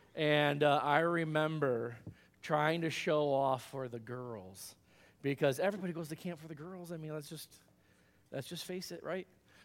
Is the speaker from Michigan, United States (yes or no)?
yes; Michigan, United States; No, I grew up in Michigan, grew up watching the Tigers and the Cubs. Chicago's only 3 hours away, so I got to go to Wrigley all the time as a kid